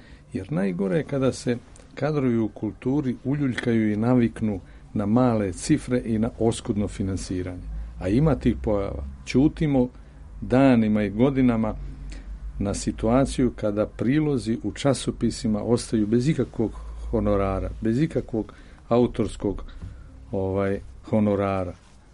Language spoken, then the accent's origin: Serbian; Zrenjanin, Vojvodina, Serbia; Ja dolazim iz Zrenjanina.